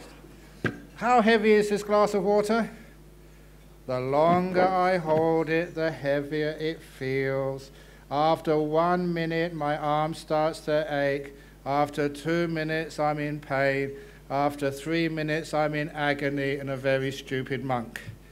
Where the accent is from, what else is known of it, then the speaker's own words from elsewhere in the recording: London, United Kingdom; when I was a young man growing up in London, a very, very busy city, a concrete jungle certainly.